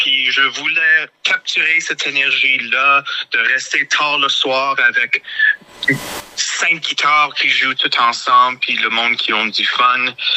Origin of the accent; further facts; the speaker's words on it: Plamondon, Alberta, Canada; first language French; je suis né et c'est avec le français comme étant ma langue maternelle et vivant dans du village de Plamondon durant ma croissance. J'ai été entouré de français toute ma vie.